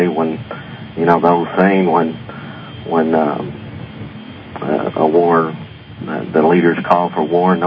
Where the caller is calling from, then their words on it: Kentucky, United States; I'm calling from Kentucky